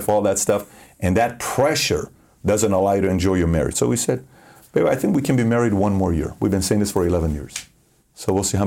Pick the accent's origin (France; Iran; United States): Iran; her parents don't like me because I'm from Iran.